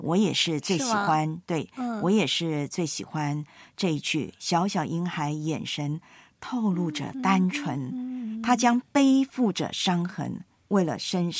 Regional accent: Taiwan; 在我的老家台湾的教会，我的母会呢

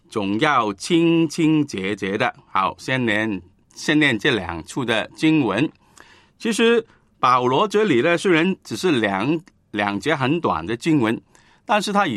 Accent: China; 这个也是我们中国人文化的传统

